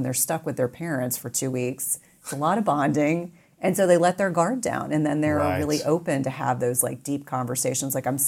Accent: New Jersey, United States; I'm a little bit. I mean, I grew up in New Jersey.

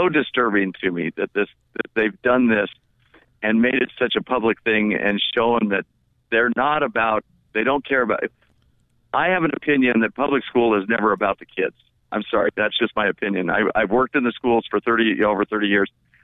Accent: Wyoming, United States; And I'm originally from Wyoming, so I'm really shocked that Wyoming would do such a thing.

